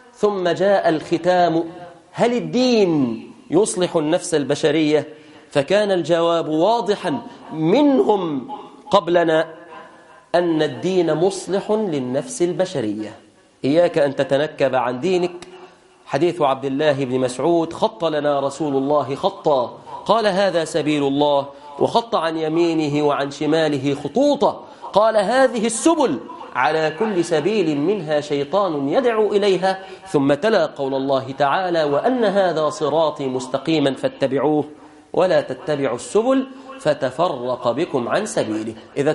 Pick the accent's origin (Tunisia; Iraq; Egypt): Egypt; اللهم احفظ بلادنا مصر،